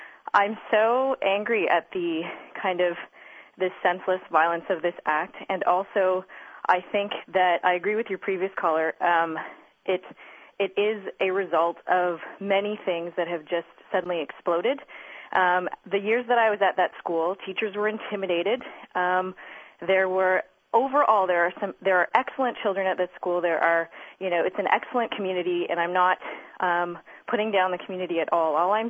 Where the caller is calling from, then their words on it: Ontario, Canada; I'm actually calling from outside of Toronto.